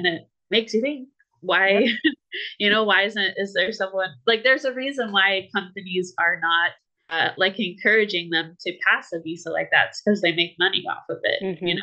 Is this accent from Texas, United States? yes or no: no; Tacoma, Washington, United States; also born or lived in Federal Way; I was born in Tacoma General. You know, I lived in Federal Way, in between Federal Way and Tacoma my whole life